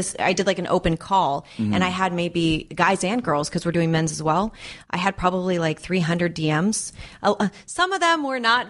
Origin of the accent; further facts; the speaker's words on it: Valencia, California, United States; also born or lived in Las Vegas; Valencia.